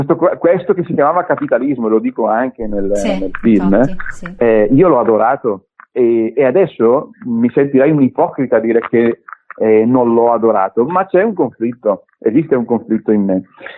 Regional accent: Brescia, Lombardy, Italy; ho i genitori del Marocco, ma io sono praticamente nato e cresciuto qui in Italia, a Brescia, in piena Lombardia, in piena Padania, come si suol dire, e sono cresciuto con un certo tipo di urbanistica, sono cresciuto con un certo tipo di visione del territorio.

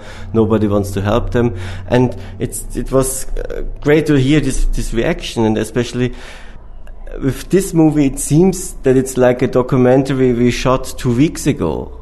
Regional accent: Austria; I mean, I'm from Austria, and all the Austrian films, they have a certain point of view

